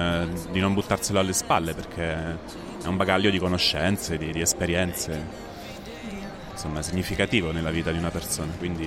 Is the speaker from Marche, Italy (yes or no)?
yes; Ascoli Piceno, Marche, Italy; ho studiato a Bologna all'Accademia di Belle Arti e lì mi sono formato in pittura, però sono di Ascoli Piceno